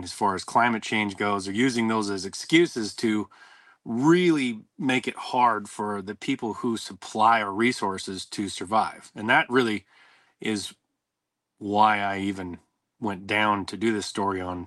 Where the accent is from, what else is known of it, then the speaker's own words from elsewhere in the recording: Montana, United States; born there; I was born in Montana, raised in some agriculture, managed a horse leasing company for 20 years.